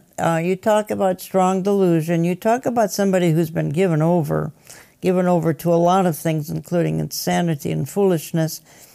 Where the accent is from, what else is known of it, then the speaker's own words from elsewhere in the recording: Edina, Minnesota, United States; Look, I grew up in Edina. It's not the same, believe me.